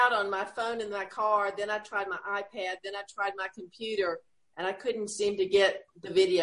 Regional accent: Anderson, South Carolina, United States; I'm from Anderson, South Carolina.

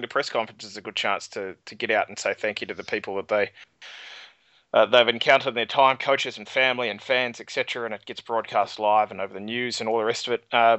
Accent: New Zealand; I think that's what transcended my hatred of Australia, being a New Zealander, obviously, in rugby sense

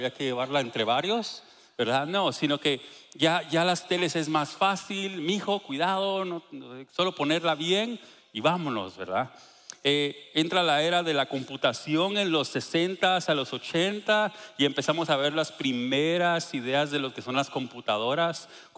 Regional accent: Guatemala; Nosotros somos de Guatemala, entonces las cosas tardaban un poquitón más en llegar y eran más caras.

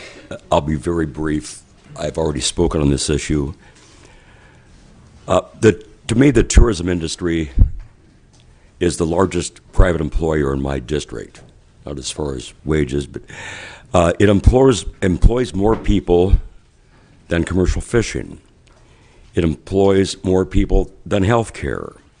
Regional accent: Juneau, Alaska, United States; my hometown of Juneau was one of the leaders in cleaning up

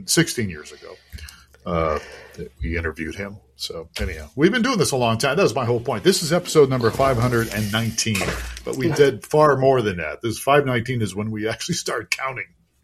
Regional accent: Ohio, United States; Wow, my home state.

